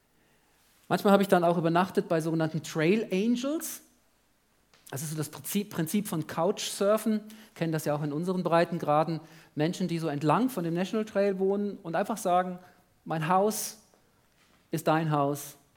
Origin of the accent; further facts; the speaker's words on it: Germany; now in Switzerland; Ich habe mich manchmal nicht getraut, mich als Deutscher auszugeben. Bin auch schon über 20 Jahre in der Schweiz. Dann darf man sagen, ich komme aus der Schweiz, oder?